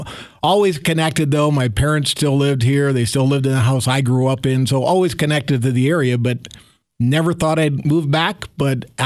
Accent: St. Joe, United States; I came from here. I'm born and raised in St. Joe. So a native of St. Joe, went to high school, St. Joe graduate.

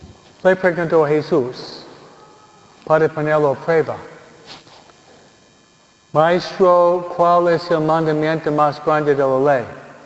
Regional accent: New York, United States; un arzobispo donde yo fui criado, en New York.

